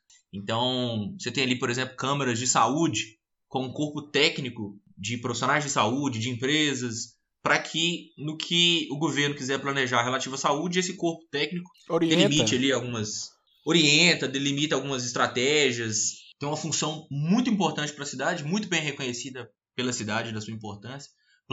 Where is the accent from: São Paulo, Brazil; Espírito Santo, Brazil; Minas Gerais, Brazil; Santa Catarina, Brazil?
Minas Gerais, Brazil; Montes Claros; also born or lived in Belo Horizonte; Sou natural de Belo Horizonte. Só que eu basicamente nasci lá e vim morar em Montes Claros.